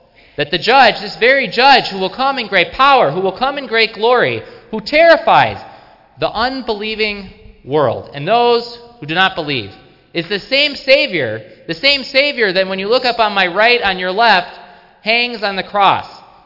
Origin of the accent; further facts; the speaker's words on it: East Hampton, United States; I grew up in East Hampton